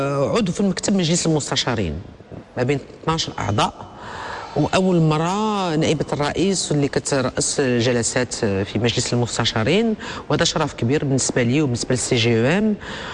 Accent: Morocco; شنو هو المغرب، شنو هما الفرصات اللي عندنا كمغاربه

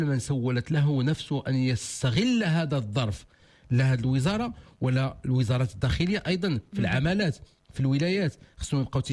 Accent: Morocco; وهذه المساله هذه كانت من زمان حنا عندنا في المغرب. حنا كنا صغار

